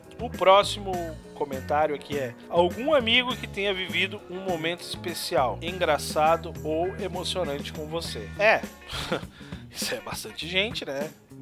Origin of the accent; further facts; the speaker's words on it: Novo Hamburgo, Rio Grande do Sul, Brazil; born there; now in Sapiranga, Brazil; Eu tô falando agora pra todo mundo desde Sapiranga. Sapiranga é aqui no Rio Grande do Sul. Eu não nasci em Sapiranga, eu nasci em Novo Hamburgo, mais especificamente em Canudos.